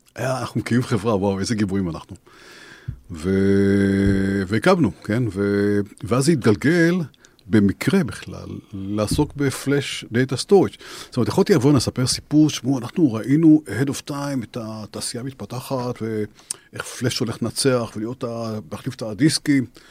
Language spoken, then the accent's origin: Hebrew; Ramat Gan, Tel Aviv District, Israel; כשהייתי ילד, הייתי גרתי ברמת גן